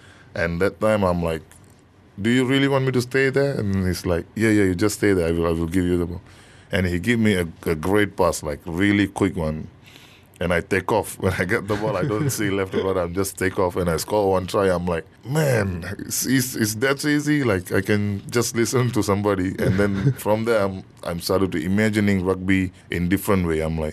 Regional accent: Malaysia; now in Japan; say I'm from Malaysia and playing in Japan. And they send me over here for... like learn more rugby

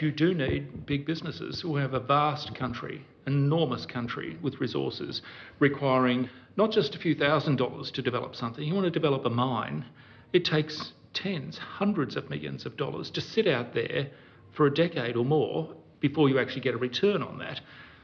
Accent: Melbourne, Victoria, Australia; I'm from Melbourne

